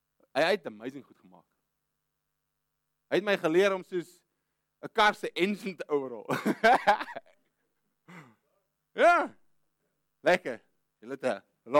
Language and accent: Afrikaans; Karoo, South Africa; ek kom van die Araf daar in die middel van die Karoo daar waar julle nie weet wat dit is nie